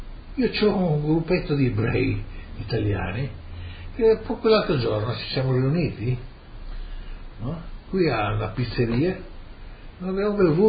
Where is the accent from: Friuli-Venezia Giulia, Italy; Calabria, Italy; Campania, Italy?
Friuli-Venezia Giulia, Italy; Trieste; moved away; also born or lived in Argentina; Io quando sono partito da Trieste avevo asma, in Argentina avevo asma, perché andavo con una bronchita, una polmonite dietro l'altra. Quando sono arrivato qua ha finito l'asma